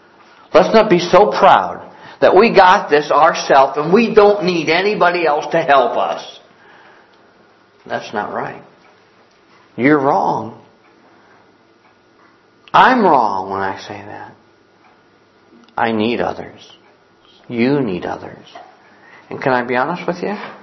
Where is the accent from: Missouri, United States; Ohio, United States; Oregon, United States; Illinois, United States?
Ohio, United States; I'm a preacher from Ohio.